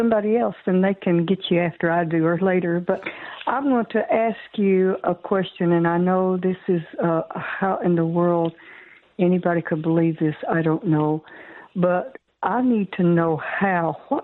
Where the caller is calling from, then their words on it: Arkansas, United States; I am here, but I'm not from Texarkana. I'm from Arkansas.